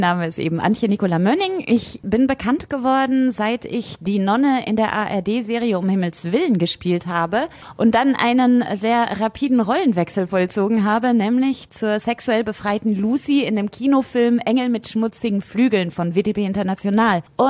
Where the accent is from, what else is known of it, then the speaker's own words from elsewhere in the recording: Lüdinghausen, North Rhine-Westphalia, Germany; ich komme aus Lüdinghausen.